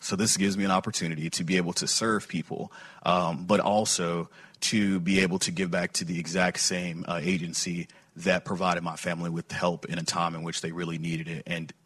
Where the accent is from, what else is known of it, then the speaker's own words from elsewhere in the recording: Memphis, Tennessee, United States; I grew up in Memphis, Tennessee. And if you know much about the place, it's not exactly a friendly place.